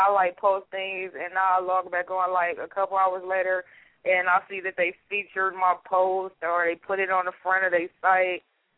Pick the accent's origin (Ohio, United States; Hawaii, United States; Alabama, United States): Ohio, United States; Cleveland; I guess because everybody say I sound country. I'm like, I'm from Cleveland. Ain't nothing country about Cleveland